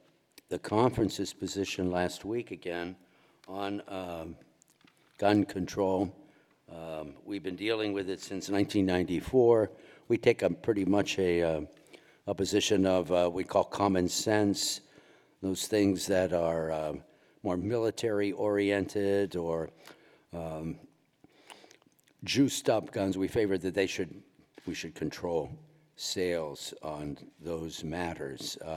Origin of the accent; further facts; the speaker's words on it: Texas, United States; I'm an archbishop from Texas.